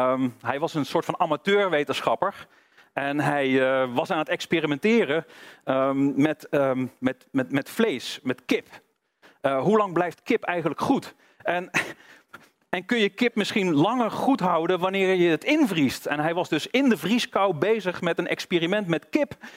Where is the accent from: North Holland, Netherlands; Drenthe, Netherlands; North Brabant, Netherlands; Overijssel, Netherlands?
North Brabant, Netherlands; Ik kom uit Brabant, dus ik hou het even bij gewoon biljart.